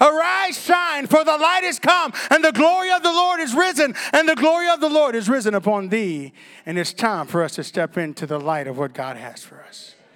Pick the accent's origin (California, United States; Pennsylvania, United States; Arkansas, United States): Arkansas, United States; See, I'm from Arkansas. We burn things in Arkansas. We don't just put it in a dump.